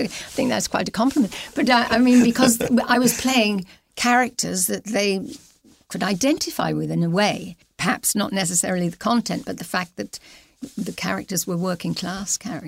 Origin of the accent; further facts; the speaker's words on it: Liverpool, North West England, United Kingdom; Yeah, well, I'm from Liverpool